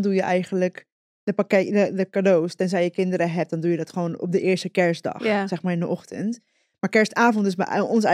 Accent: Limón, Costa Rica; Kijk, ik kom natuurlijk uit Costa Rica. Ik ben daar deels opgevoed, opgegroeid bij het Caribisch gedeelte, waar heel veel Jamaicaanse invloeden zijn.

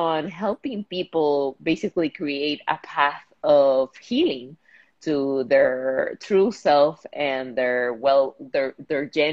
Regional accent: Puerto Rico; I'm from Puerto Rico. I currently live in Puerto Rico.

